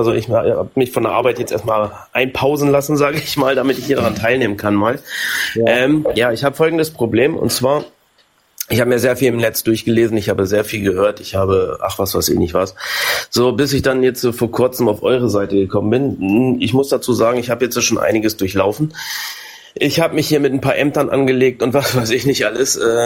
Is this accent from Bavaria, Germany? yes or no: no; Braunschweig, Lower Saxony, Germany; Also ich komme hier aus dem Bereich Braunschweig und ich gehe mal davon aus, dass das noch zu Preußen hört.